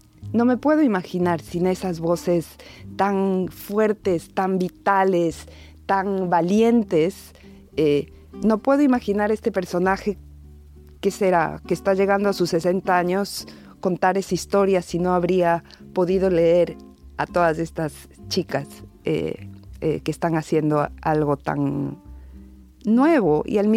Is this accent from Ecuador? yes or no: yes; Ecuador; yo soy de Ecuador y yo pienso que en Ecuador ahora podemos leer la tradición al revés.